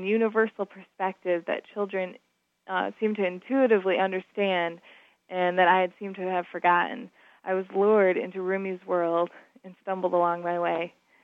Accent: Carolina Beach, North Carolina, United States; I'm from Carolina Beach, North Carolina.

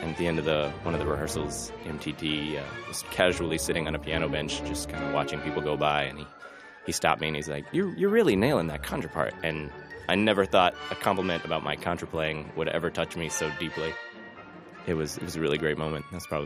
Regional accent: Texas, United States; I'm from Texas, so the Texas All-State Orchestra

